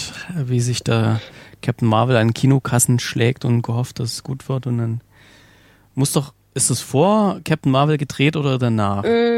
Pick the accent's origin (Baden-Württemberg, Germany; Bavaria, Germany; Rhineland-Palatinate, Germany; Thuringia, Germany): Thuringia, Germany; in der Nähe von Pößneck ist das, was gar nicht so weit weg ist von da, wo ich herkomme und auch wo meine Frau herkommt.